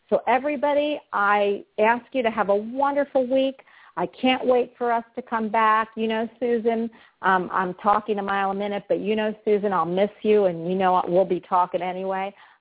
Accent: Florida, United States; But anyway, I'm taking him up there in the snow, and we're from Florida, and I will not be here for a week.

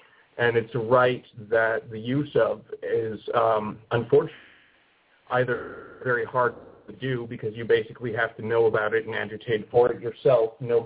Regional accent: Colorado, United States; I am from the Colorado area originally.

